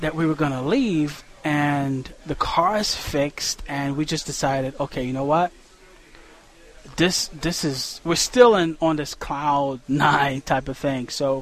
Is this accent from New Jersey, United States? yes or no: yes; New Jersey, United States; So we told her, New Jersey. We're from New Jersey.